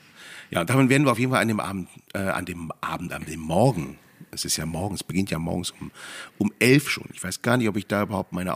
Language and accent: German; Cologne, North Rhine-Westphalia, Germany; Aber ich bin ja auch Rheinländer. Ich bin ja auch Kölner